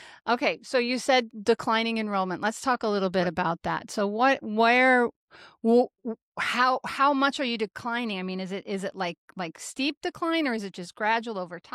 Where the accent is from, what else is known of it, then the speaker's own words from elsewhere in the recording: Nebraska, United States; I grew up in Nebraska, so farming has changed dramatically.